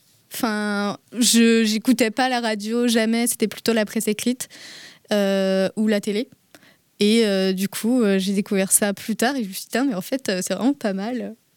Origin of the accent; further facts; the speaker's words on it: Brittany, France; parce qu'en fait, je viens du Morbihan et on capte pas